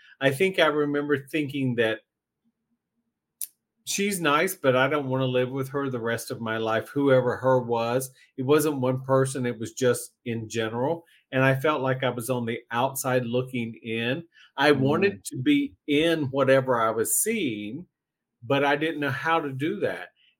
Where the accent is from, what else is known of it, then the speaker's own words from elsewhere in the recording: North Carolina, United States; So now let's talk about growing up in North Carolina. What kind of expectations do you think that we inherited from our environment?